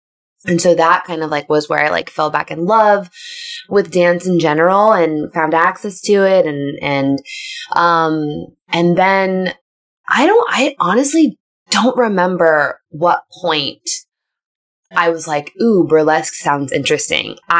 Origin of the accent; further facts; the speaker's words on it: Riverside, California, United States; moved away; also born or lived in Kansas; And at the time I was growing up in California. I was raised in Riverside, California. We moved from California to Kansas.